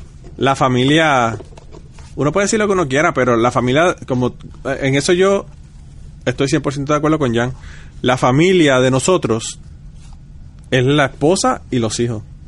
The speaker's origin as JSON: {"language": "Spanish", "country": "Puerto Rico", "said": "yo creo que es un problema en nuestra idiosincrasia como boricuas"}